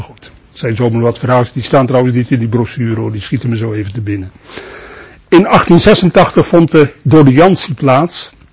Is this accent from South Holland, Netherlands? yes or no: yes; Katwijk aan Zee, South Holland, Netherlands; Ik kom van Katwijk, oorspronkelijk Katwijk aan Zee.